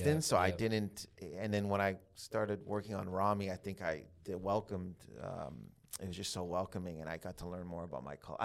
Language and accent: English; Windsor, Ontario, Canada; born there; I was born in Canada, so my parents are from Lebanon, but they left like a long time ago. We have a Lebanese community in Windsor